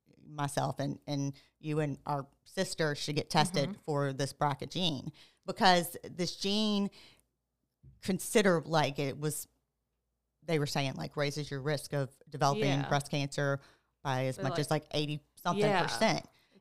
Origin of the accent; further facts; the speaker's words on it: Baton Rouge, Louisiana, United States; So I grew up right here in Baton Rouge, born and raised.